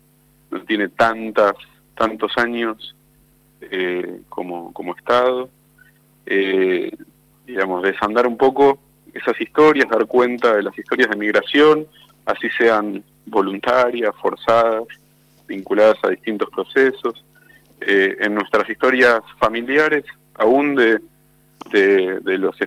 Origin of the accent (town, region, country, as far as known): Argentina